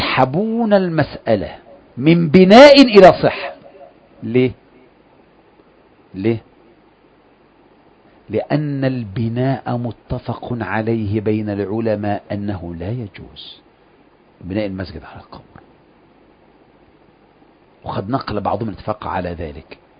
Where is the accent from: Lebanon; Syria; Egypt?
Egypt; Kafr El Sheikh Governorate; أنا من كفر الشيخ